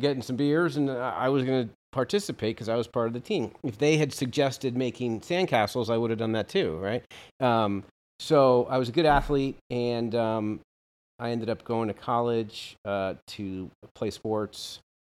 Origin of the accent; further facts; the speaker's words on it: New Canaan, Connecticut, United States; I grew up in New Canaan, Connecticut.